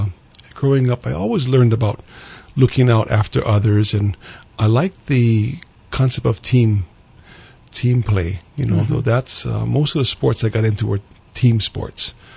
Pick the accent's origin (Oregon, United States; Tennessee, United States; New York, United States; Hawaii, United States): Hawaii, United States; Honolulu; I grew up in Honolulu, born in St. Francis Hospital, and I pretty much was raised in Aina Haina, Kailua, and then in Kailua area.